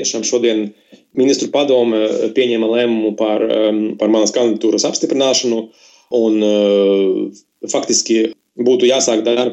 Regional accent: Preiļi, Preiļi Municipality, Latvia; Jā, es faktiski esmu no Latgales, no nelielās pilsētas, kas saucas Preili, kur faktiski es nodzīvoju no dzimšanas līdz vidusskolas beigām.

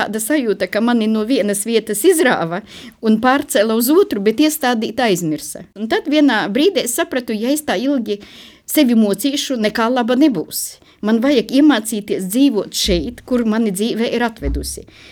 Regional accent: Ukraine; Jo man pati tuvākā saite ar viņiem, jo es pati esmu no Ukrainas.

